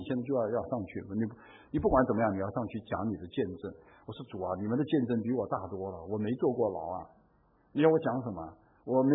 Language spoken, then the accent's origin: Chinese; China; 我们中国人里面不太多，我们中国有很多头挺大的啊